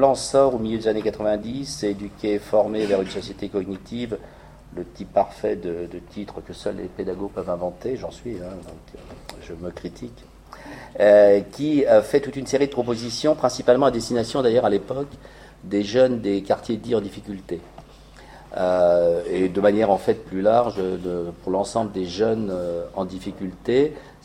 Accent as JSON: {"language": "French", "country": "Belgium", "said": "Pour des raisons que je me permettrais de citer en tant que Belge"}